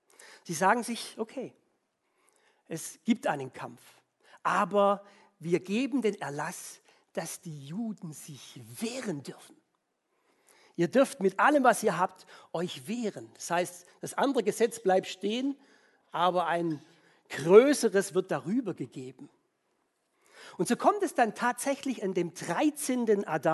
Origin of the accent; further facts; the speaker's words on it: Baden-Württemberg, Germany; Also ich als Schwabe hätte eigentlich da ein Schnitzel reingemacht